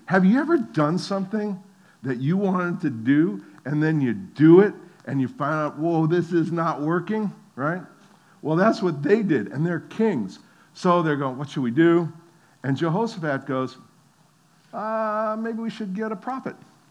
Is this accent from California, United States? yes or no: no; New Jersey, United States; And of course, not only do I not know Jesus, but I'm from New Jersey.